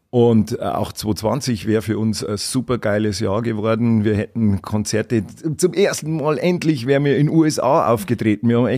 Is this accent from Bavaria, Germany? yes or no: yes; Troglau, Bavaria, Germany; Wir sind ja alle aus der Gegend Troglau, Kastel. Wir sind ja ein Oberpfälzer Podcast